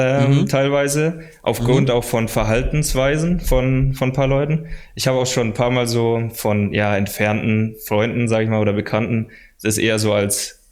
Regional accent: Nuremberg, Bavaria, Germany; also born or lived in Fürth; aber ich komme aus Nürnberg. Ich identifiziere mich natürlich auch eher mit Nürnberg.

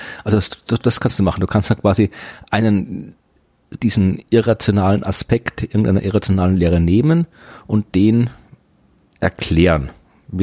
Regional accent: Thuringia, Germany; ich komme aus Thüringen

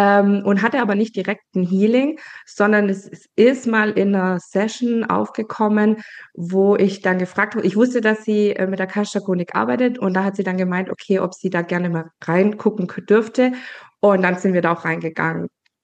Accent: Baden-Württemberg, Germany; ich bin 41 mittlerweile, habe 3 Kids, bin verheiratet, komme aus Baden-Württemberg

